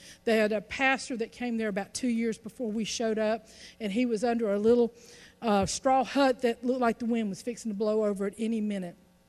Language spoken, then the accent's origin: English; United States; And I'm American. I like my electricity.